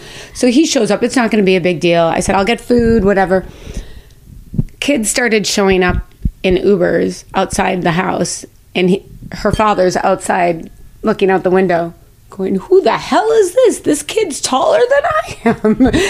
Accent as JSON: {"language": "English", "town": "Milwaukee", "region": "Wisconsin", "country": "United States", "tie": "born or raised there", "said": "Oh, I'm from a suburb of Milwaukee, Wisconsin."}